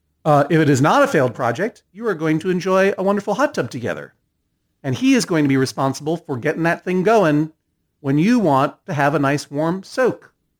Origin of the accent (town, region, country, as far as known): Massachusetts, United States